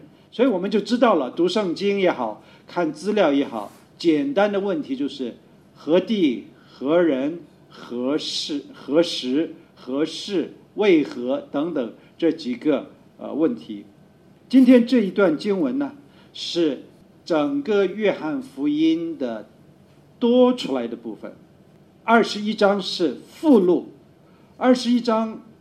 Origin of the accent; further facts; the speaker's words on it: China; 所以神的儿子我们中国人自动想，那么神还有孙子吗